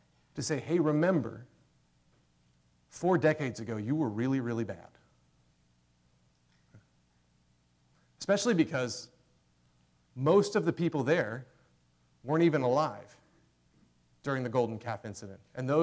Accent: Chapel Hill, North Carolina, United States; So I grew up in Chapel Hill, which is like the Corvallis of North Carolina, this sort of like highly educated, progressive enclave

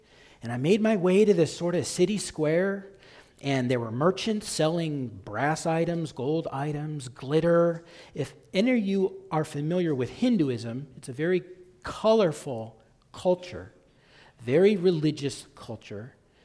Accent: Kent, Washington, United States; I'm from Kent, Washington, like a suburb of Seattle.

